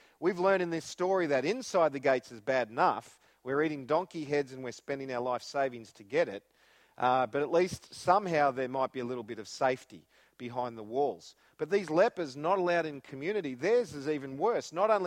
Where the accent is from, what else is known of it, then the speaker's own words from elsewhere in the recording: Shepparton, Victoria, Australia; We're from Shepparton, Australia's worst people.